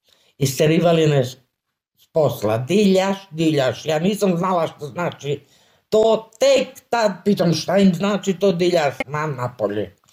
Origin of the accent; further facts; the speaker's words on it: Radevo, Kosovo; born there; also born or lived in Obilić; Rođena sam u Radevo. Živjela sam u Obilić. Sad sam ovdje u kontejnere, sad u stanu. Nikad Kosovo nisam napustila.